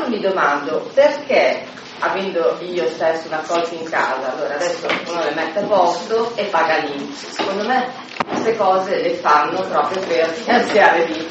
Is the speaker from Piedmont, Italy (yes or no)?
yes; Piedmont, Italy; now in Milan, Italy; ho detto che sono piemontese perché poi vivendo a Milano da sempre, però i riferimenti culturali miei erano piemontesi